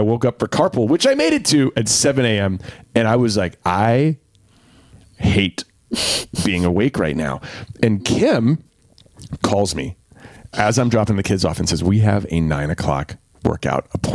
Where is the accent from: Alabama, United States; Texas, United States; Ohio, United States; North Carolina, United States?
North Carolina, United States; Durham; And they played as the Durham Bulls minor league franchise when I grew up in Durham.